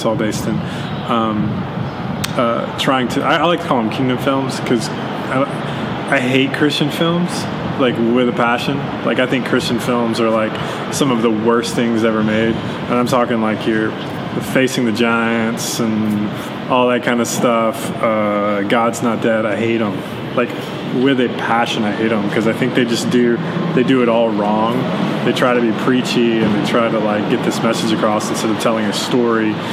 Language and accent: English; Tupelo, Mississippi, United States; I grew up in Tupelo, Mississippi, which is about 45 minutes away from where we are in Oxford. And Tupelo is a very conservative town.